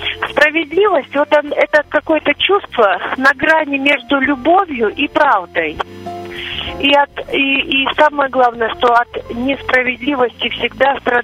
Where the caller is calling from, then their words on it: Voronezh Oblast, Russia; из Воронежской области.